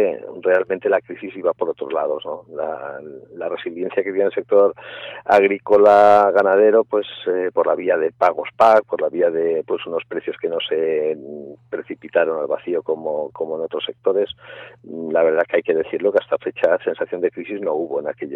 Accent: Binéfar, Aragon, Spain; Yo soy de Binéfar, es un pueblo de la provincia de Huesca, un pueblo caracterizado por el gran desarrollo de la agroindustria.

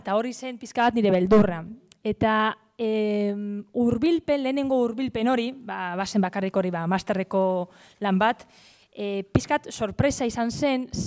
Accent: Basque Country, Spain; ni Bizkaitik nator

